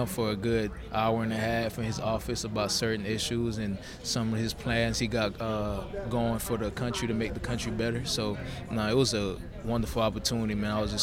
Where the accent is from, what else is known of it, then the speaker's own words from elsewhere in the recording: Haiti; English is a second language; now in Orlando, United States; You know, I learned French. You know, you speak French in school growing up in Haiti. Kind of lost touch of that a little bit, but I'm still pretty fluent with Creole.